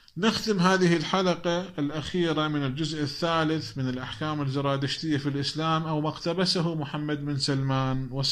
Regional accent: Iraq

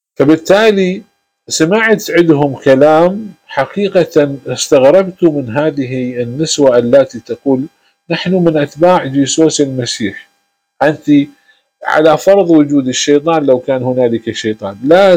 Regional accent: Iraq; عندنا في العراق، كان عندنا شارع بشار يسمى في البصرة

